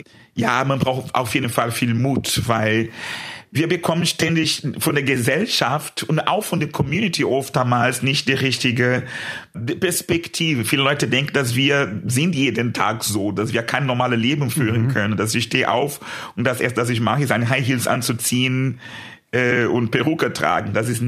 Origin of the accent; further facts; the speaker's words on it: São Paulo, Brazil; German is a second language; In meiner Heimat in Brasilien, ich war noch sehr jung